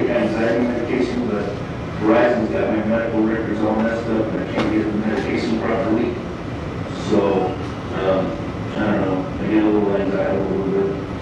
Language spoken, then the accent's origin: English; Mesa, Arizona, United States; Anyway, I told Klaus that I'm from Mesa.